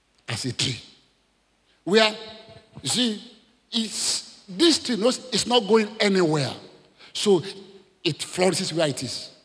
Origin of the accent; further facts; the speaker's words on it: Nigeria; I'm a Nigerian too.